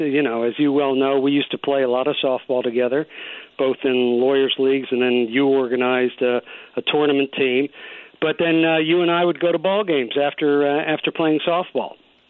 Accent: Pennsylvania, United States; My dad was, although I grew up in Pennsylvania, my dad was from Brooklyn. My mother was from the Bronx.

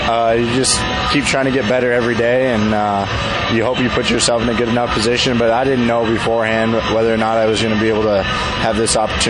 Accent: Denver, Colorado, United States; Well, I'm originally from Denver, so being able to make my debut at Coors Field was really special.

